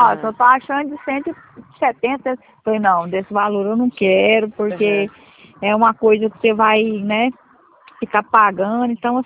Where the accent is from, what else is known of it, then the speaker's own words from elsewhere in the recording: Goiás, Brazil; Eu sou do Goiás.